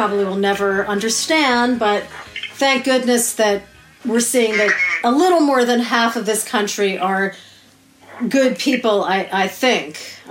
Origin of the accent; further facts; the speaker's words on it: Newark, New Jersey, United States; I grew up in Newark, New Jersey, and a lot of the kids in our building had parents that worked at the United Nations